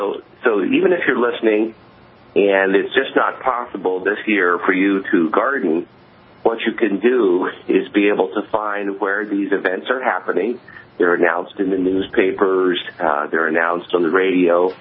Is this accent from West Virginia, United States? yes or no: yes; West Virginia, United States; And I grew up in West Virginia, and, you know, with a little bit of care, again, I remember always the fruit trees